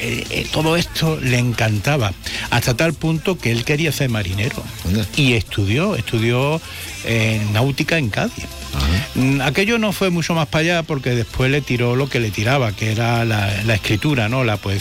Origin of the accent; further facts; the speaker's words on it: Gulf of Mexico, Mexico; Soy del Golfo de México, no de Estados Unidos, no de América, de México.